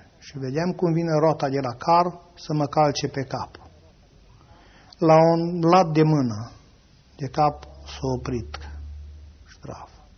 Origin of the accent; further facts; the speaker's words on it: Vânător, Romania; born there; pentru satul în care m-am născut, în Vânător